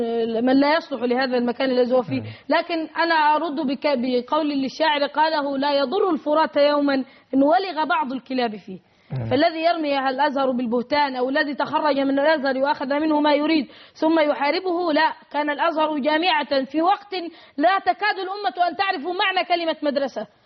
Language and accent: Arabic; Egypt; نحن كأزهريين أو كمصريين.